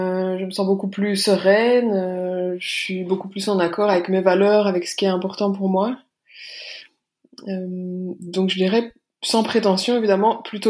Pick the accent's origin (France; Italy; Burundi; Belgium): Belgium; j'ai 33 ans, j'habite en Belgique, je suis belge.